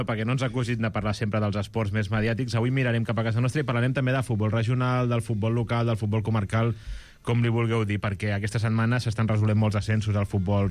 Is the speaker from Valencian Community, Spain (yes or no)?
no; Cubelles, Catalonia, Spain; Jo soc de Cubelles